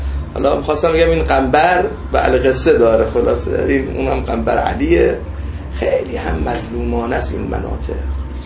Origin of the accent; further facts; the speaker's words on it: Khuzestan, Iran; accent: Khuzestani; البته گویش خوزستانی ما به گویش اونجا نزدیکه خیلی. لکن خب من گویش خوزستانیم خیلی قد چیز نیست.